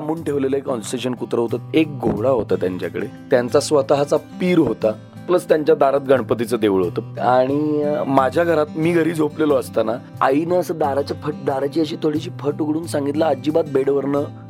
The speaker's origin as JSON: {"language": "Marathi", "town": "Kolhapur", "region": "Maharashtra", "country": "India", "tie": "born there", "said": "माझा जन्म कोल्हापुरात झाला"}